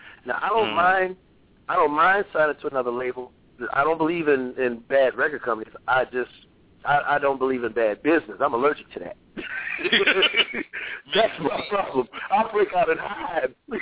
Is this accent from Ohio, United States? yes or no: yes; Cleveland, Ohio, United States; I went to Cleveland first, my hometown, told my story, sold the whole bag.